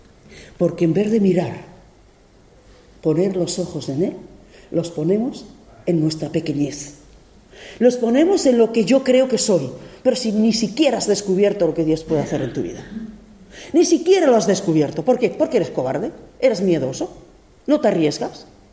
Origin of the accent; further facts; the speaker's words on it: Region of Murcia, Spain; Yo soy murciano, se nota ahí, ¿no?